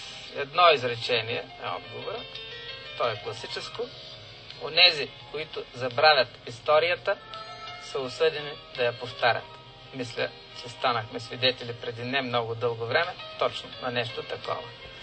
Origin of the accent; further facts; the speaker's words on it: Veliki Preslav, Shumen Province, Bulgaria; Аз идвам от смесен регион. Аз идвам от Източна България. Родом съм от Преслав Шуменско. Израсъл съм с турци, израсъл съм с цигани. Майка ми говори свободно турски език. Аз съм българин.